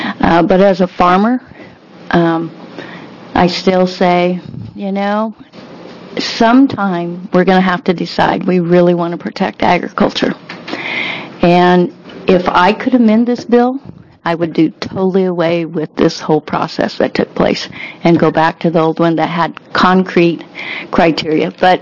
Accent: Oregon, United States; I'm from Jefferson County. I belong to Jefferson County Farm Bureau

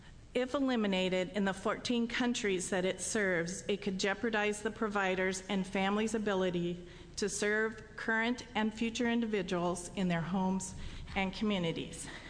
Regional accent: Hermiston, Oregon, United States; I am from Hermiston.

